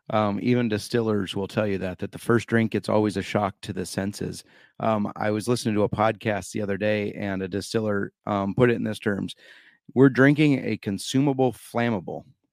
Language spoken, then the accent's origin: English; Iowa, United States; and in my home state of Iowa.